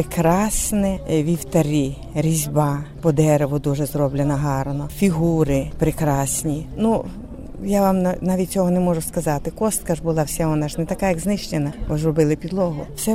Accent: Dubno, Rivne Oblast, Ukraine; Я народилася в Дубні. Я пам'ятаю цей костел, бо я, як була малесенькою, я тут охрещена.

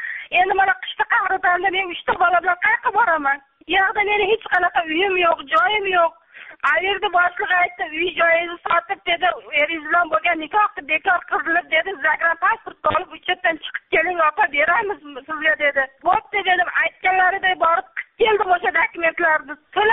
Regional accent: Boyovut, Sirdaryo Region, Uzbekistan; born there; also born or lived in Dushanbe, Tajikistan; Men Bayot rayonida tug'ilganman. Qalaba savxozida 1986 yil Dushanba shahriga turmushga chiqqanman. Turmush o'rtog'im bilan 2001 yil turmushimiz to'g'ri kelmay, O'zbekistonga qaytib kelganman

